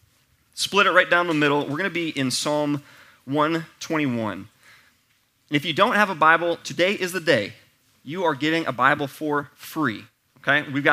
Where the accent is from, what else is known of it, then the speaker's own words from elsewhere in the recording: Wisconsin, United States; So I grew up in Wisconsin, and I had Wisconsin. We had family in New York State